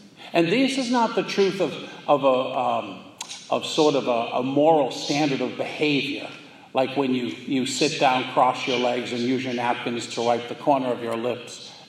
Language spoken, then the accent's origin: English; Boston, Massachusetts, United States; I'm Irish, I'm from Boston. Never do I talk about those things.